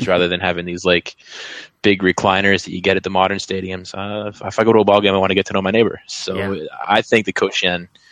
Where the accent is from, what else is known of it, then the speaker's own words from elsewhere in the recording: Canada; now in United States; Like, growing up in Canada, I didn't have a chance to participate in U.S. college sports fandom, which is its own whole animal out here